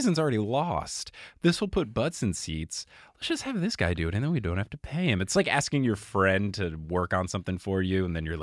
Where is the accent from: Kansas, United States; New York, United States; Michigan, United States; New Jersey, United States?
New Jersey, United States; also born or lived in Texas; everyone, all the time when they forget I'm from New Jersey, they're like, oh yeah, you were on a swim team growing up, right? It's like, no, dude, there were no swim teams in New Jersey.